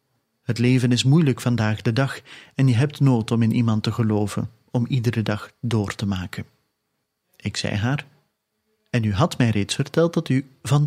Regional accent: Turkey; now in Belgium; ik kom oorspronkelijk uit Turkije en ik woon nu 39 jaar in België. Ik ben een Assyrische christen. Ik heb altijd mijn geloof beleefd. We zijn echt diepgelovige mensen

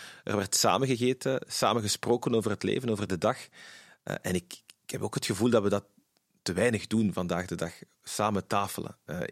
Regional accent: Brussels, Brussels-Capital Region, Belgium; Wij zijn Brusselaars. Hè. We zijn geboren en getogen in Brussel. Ikzelf, mijn zus en mijn broer. En mijn ouders hebben een groot stuk van hun leven in Brussel doorgebracht. Wonen daar nog altijd.

